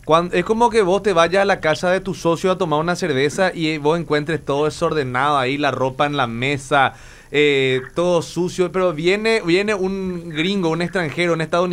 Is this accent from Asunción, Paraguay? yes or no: yes; Asunción, Paraguay; porque soy asunceno, todos vivimos acá